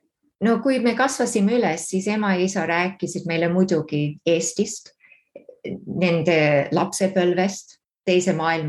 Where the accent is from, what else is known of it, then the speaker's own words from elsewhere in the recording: Canberra, Australian Capital Territory, Australia; No jah, ma sündisin Kämberas ja kasvasin seal üles.